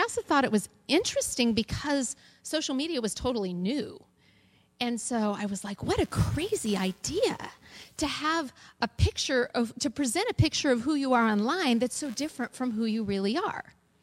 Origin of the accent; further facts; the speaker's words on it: California, United States; I'm a woman. I'm white. I'm a Californian, I always say.